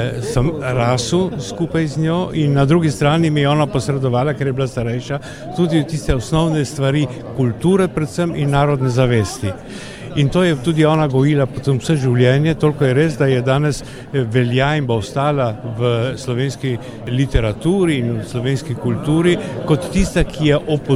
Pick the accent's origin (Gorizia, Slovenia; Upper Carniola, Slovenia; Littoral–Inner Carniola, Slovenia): Gorizia, Slovenia; Tolmin; jaz sem rojen v Tolminu in ona je takrat bila tudi v Tolminu